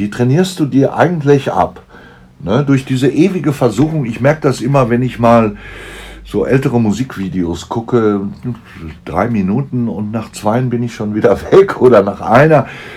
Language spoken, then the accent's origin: German; Hamm, North Rhine-Westphalia, Germany; Ja, ich komme aus Hamm in Westfalen.